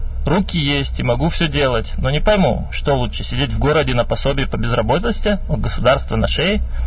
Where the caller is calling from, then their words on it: Nizhny Novgorod, Nizhny Novgorod Oblast, Russia; я из Нижнего Новгорода.